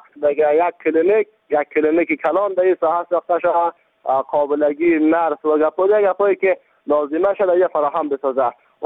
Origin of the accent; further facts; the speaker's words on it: Baghlan, Afghanistan; ولایت ما بغلان است